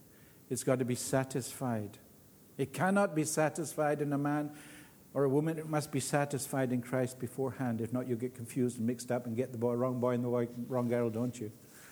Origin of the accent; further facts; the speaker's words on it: United Kingdom; I'm British myself